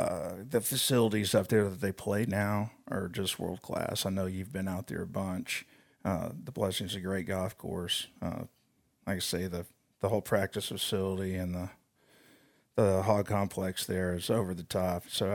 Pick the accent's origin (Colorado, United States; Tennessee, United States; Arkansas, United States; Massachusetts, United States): Arkansas, United States; Fort Smith; But yeah, it was just growing up in Fort Smith playing golf in the summer.